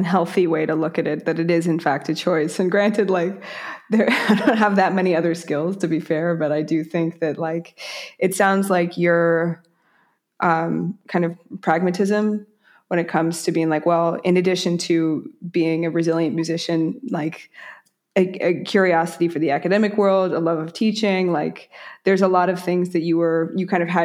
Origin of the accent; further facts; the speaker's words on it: United States; moved away as an adult; now in France; as an American living in France